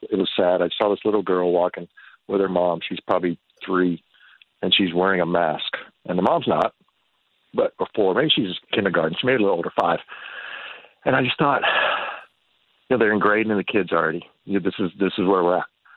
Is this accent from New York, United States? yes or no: no; Oklahoma, United States; You know, I'm from Oklahoma, Texas border. We get a tornado in this town.